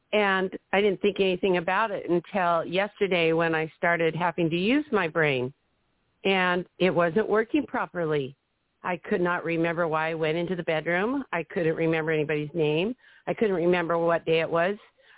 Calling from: Scio, Oregon, United States; I'm from Sia, Oregon

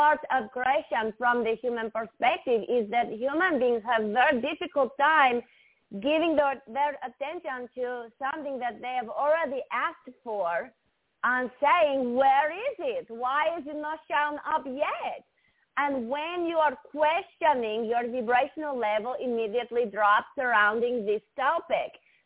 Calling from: Arizona, United States

